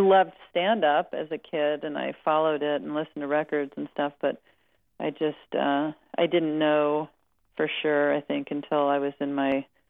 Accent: Spring, Texas, United States; also born or lived in Jackson, Mississippi / Pass Christian, Mississippi; Yeah, I was born in Jackson, Mississippi, and then we moved down to the Gulf Coast to Pass Christian, Mississippi. Mm-hmm. And then we moved to Spring, Texas, which is a smaller town outside of Houston.

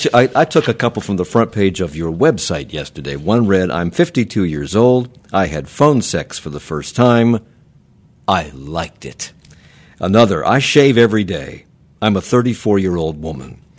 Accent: Washington, District of Columbia, United States; Now, I grew up in the Washington area

